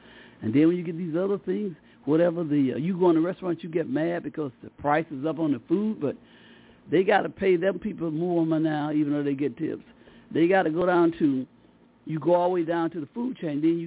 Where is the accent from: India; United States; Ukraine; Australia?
United States; the South; I said, I was taught that. I'm a Southerner.